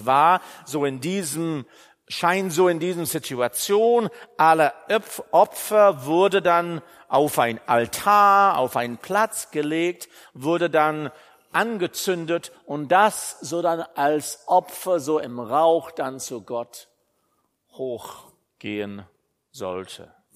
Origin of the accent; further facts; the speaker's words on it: England, United Kingdom; German is a second language; Ich fand das interessant, für mich als Engländer dann eine passende Wortwahl zu finden.